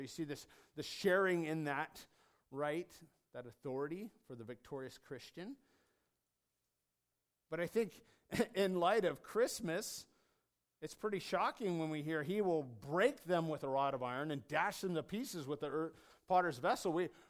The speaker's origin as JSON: {"language": "English", "region": "Washington", "country": "United States", "tie": "born or raised there", "said": "growing up in Washington with irrigation pipes, right?"}